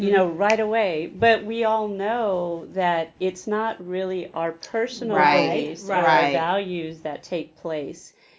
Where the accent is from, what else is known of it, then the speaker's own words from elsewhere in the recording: San Antonio, Texas, United States; now in Katy, United States; originally I'm from San Antonio, moved to Katy, gosh, I guess now 10, 11 years ago